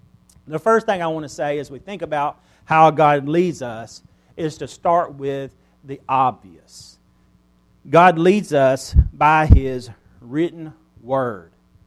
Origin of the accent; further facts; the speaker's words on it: United States; I mean, I'm an American, and, you know, no telling what all blood that I have in me.